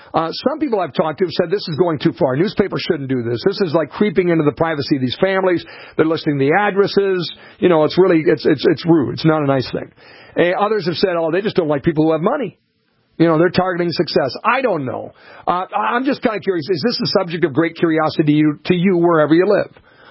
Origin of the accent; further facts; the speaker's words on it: Montevideo, Minnesota, United States; I remember when I was growing up in Montevideo, my folks looked at a house across from the high school.